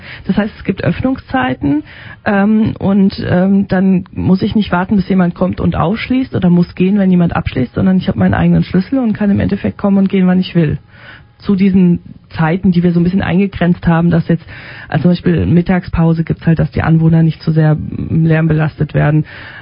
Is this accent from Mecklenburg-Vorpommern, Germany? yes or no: no; Flörsheim, Hesse, Germany; ich komme aus Flörsheim und Flörsheim hat nicht so viele Angebote für Kinder U3.